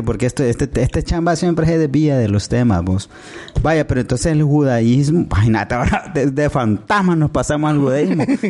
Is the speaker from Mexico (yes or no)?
no; El Salvador; los salvadoreños somos o católicos, o evangélicos, o disque testigos de Jehová.